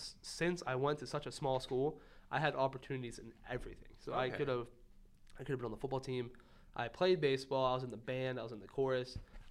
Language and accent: English; Hooker, United States; I'm from Hooker, which is a very amusing